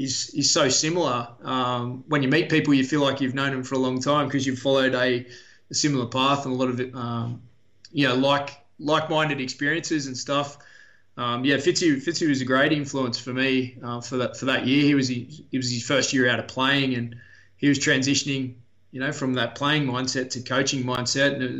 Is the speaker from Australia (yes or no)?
yes; Wollongong, New South Wales, Australia; And we grew up in Wollongong. So it was, you know, Dragon Steelers territory